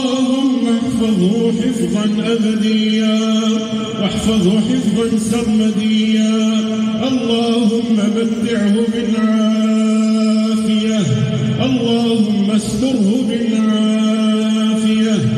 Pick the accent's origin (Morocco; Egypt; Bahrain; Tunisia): Morocco; اللهم إنا نسألك أن تحفظ بلدنا المغرب الحبيب